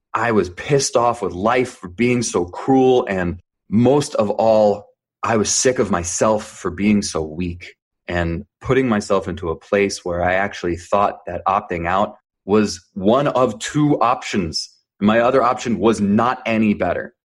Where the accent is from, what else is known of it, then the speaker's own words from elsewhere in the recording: New Jersey, United States; also born or lived in Jerusalem, Israel; And so I was born in Jerusalem, Israel, but I grew up in New Jersey.